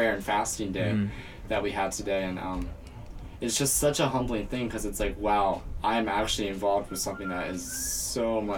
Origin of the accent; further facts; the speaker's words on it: United States; I'm from America originally.